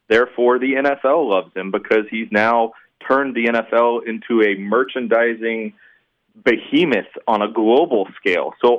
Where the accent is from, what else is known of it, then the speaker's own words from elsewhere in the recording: Texas, United States; also born or lived in New York City; Absolutely.